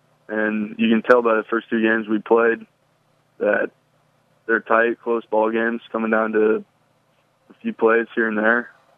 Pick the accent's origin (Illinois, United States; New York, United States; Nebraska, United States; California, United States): Nebraska, United States; Lincoln; Yeah, I mean, obviously, growing up in Lincoln, being a huge fan of the Huskers my whole life, that was my number one goal, is to be here out of high school.